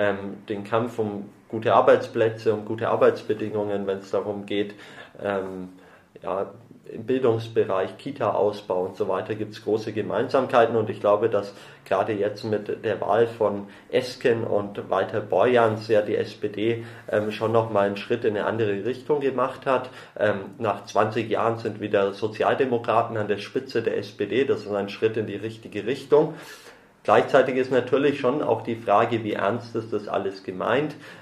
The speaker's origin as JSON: {"language": "German", "town": "Nuremberg", "region": "Bavaria", "country": "Germany", "tie": "born or raised there", "said": "Ich bin 33 Jahre in Nürnberg geboren und aufgewachsen, habe 3 Kinder, lebe gerne in dieser Stadt"}